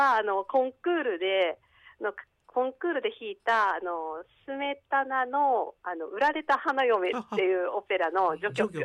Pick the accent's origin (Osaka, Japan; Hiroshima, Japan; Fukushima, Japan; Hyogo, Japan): Hyogo, Japan; Kakogawa; 私は兵庫県の加古川市なので、実はラジオ関西の局から、もう少し西に明石の方面行ったところです。